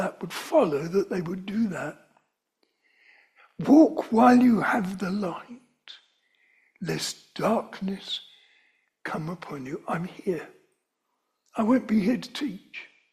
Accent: London, United Kingdom; now in Aldeburgh, United Kingdom; I remember when I first came to Aldborough, I'd never as a Londoner knew such a thing as a torch

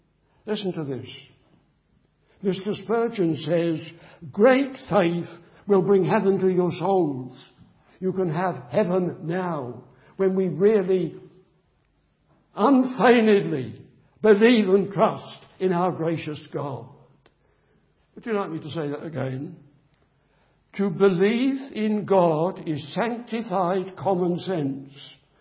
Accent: Bedford, East of England, United Kingdom; born there; I'm very proud of Bedford. I was born in Bedford. It's a good town. It's a great town.

